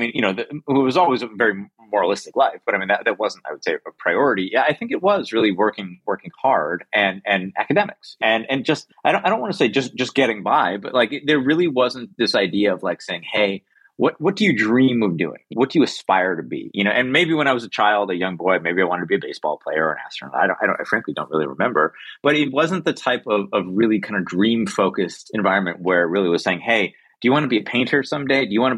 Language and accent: English; Brighton, New York, United States; Brighton, New York, a suburb of Rochester. Probably the first time Brighton's ever been mentioned on any podcast of note. So was raised in upstate New York.